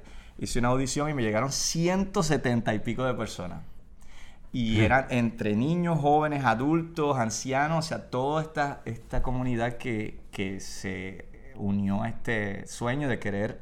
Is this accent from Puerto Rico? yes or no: yes; Vega Baja, Puerto Rico; yo vengo de Vega Baja. Ese es el pueblo donde crecí. Y cuando estaba en tercer grado en mi escuela José Gualberto Padilla